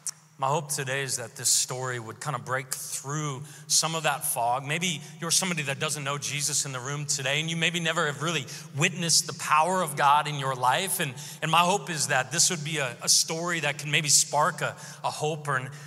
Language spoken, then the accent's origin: English; Seattle, Washington, United States; I grew up in the Seattle area.